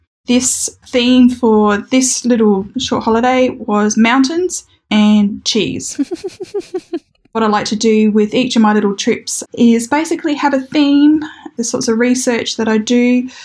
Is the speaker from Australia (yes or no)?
yes; Australia; because being Australian, coming to the UK and to Europe, it's such a long way to come